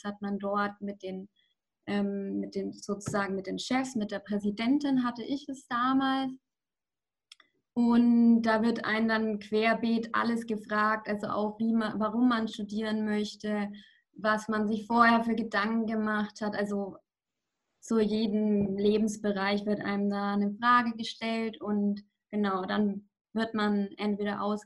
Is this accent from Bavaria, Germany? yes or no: yes; Nuremberg, Bavaria, Germany; now in Krems, Austria; ich bin 23 Jahre alt, bin aus Nürnberg in Bayern.